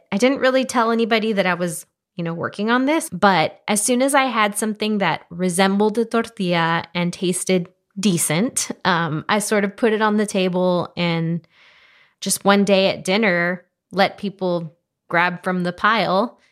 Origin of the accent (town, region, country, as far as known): Laredo, Texas, United States; born or raised there